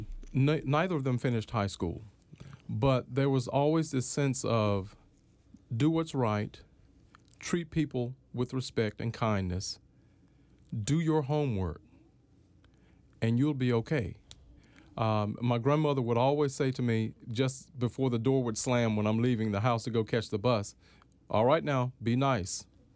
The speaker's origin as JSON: {"language": "English", "region": "North Carolina", "country": "United States", "tie": "born or raised there", "also_born_or_lived": "Baltimore, United States", "said": "I was born in Baltimore. My sister lives in the area in Randallstown, and I have lots of family here in the D.C. area. But I grew up in North Carolina on a farm reared by my grandparents"}